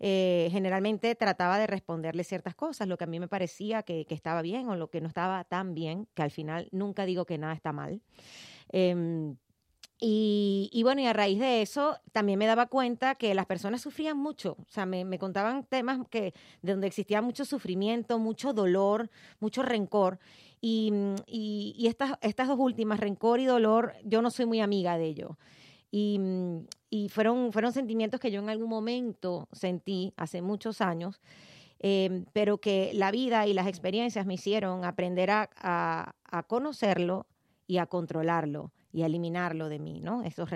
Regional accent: Venezuela; soy venezolana, los latinos a veces, así como hablamos, que no tenemos como que pausa nunca

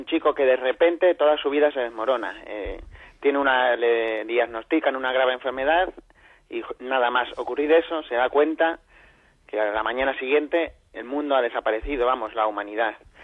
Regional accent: Madrid, Community of Madrid, Spain; yo soy madrileño, soy vallecano

